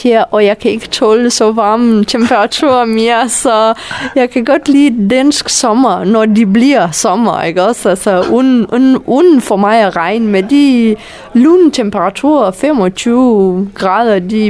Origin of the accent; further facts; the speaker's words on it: Romania; Danish is a second language; now in Denmark; Fra nordøste del af Rumænien.